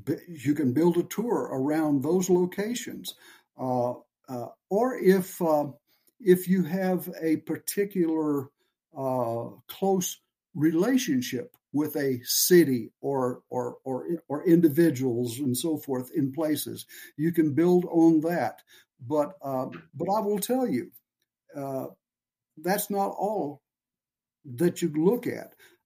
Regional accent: Cushing, Oklahoma, United States; I launched the book in Cushing, Oklahoma, my hometown, where I graduated high school

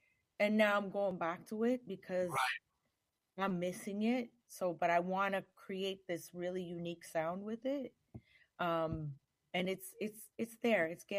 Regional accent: Montreal, Quebec, Canada; There's Brazilian, there's Cuban, there's everything mixed up in that. Born and raised in Montreal, Canada.

